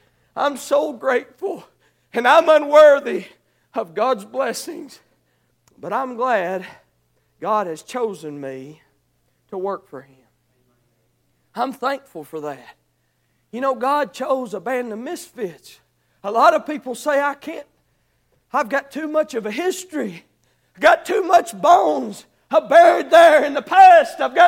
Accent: Kentucky, United States; now in Tennessee, United States; Excuse my English. I'm from Kentucky. I live in Tennessee, but you pardon that.

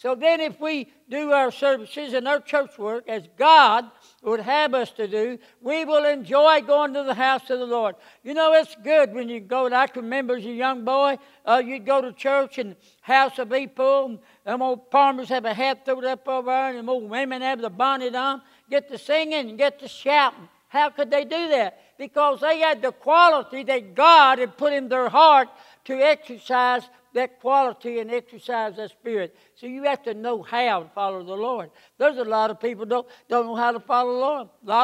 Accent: United States; as a young boy growing up in Russell County, you had a revival.

